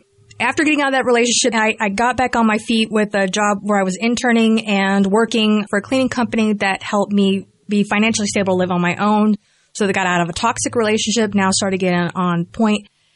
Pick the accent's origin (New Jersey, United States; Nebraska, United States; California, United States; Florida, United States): Florida, United States; now in Grand Rapids, United States; I'm actually originally from Florida, but I have family that's actually in Grand Rapids, Michigan.